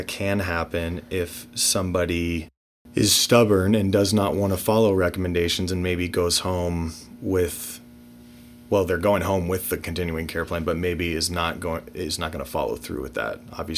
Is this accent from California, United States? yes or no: yes; San Diego, California, United States; back home where I grew up in San Diego